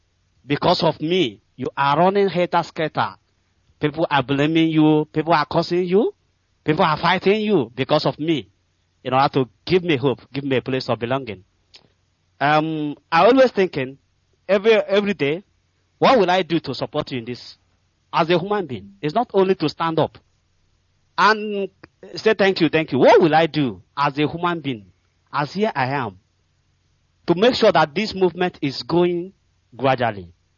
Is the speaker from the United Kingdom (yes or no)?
no; Umurumbe, Enugu State, Nigeria; English is a second language; now in Penang, Malaysia; I'm from Abato in Umurumbe, in Enugu, Biafra land.